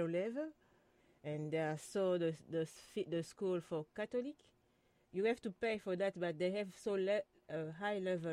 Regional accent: DR Congo; English is a second language; Yeah, I'm from Congo. If I have to talk about a little bit for Congo, I can say Congo is a big country in the center of Africa.

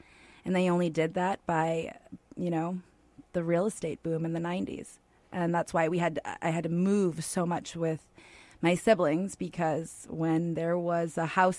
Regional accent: Portland, Maine, United States; also born or lived in Falmouth; So, yes, growing up in Portland and transforming into Falmouth and watching my parents do what they did

